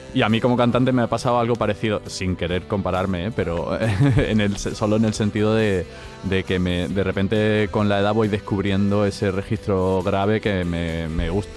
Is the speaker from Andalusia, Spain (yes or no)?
yes; Málaga, Andalusia, Spain; also born or lived in Germany; nosotros somos de padre malagueño, de madre alemana. Y bueno, nacimos en Alemania, pero éramos muy pequeñitos cuando nos vinimos para Málaga, así que somos 100% malagueños.